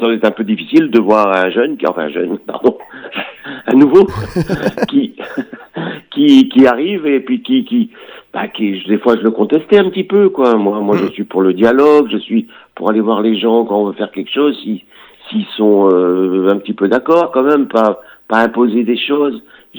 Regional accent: Trélévern, Brittany, France; je trouve ça dommage d'être arrivé à Trélévernes, mon pays natal

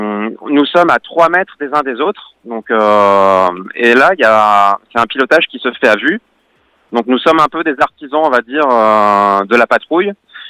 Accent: Brittany, France; Mais je suis plus du Finistère Sud, vers Audierne, Quimper.

